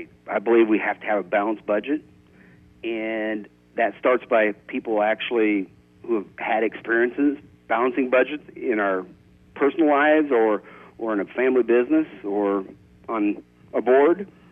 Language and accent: English; Irwin, Iowa, United States; also born or lived in Harlan; My background is I was born in Harlan and raised in Irwin. I grew up probably a lot like most of your listeners, working pretty hard, walking beans.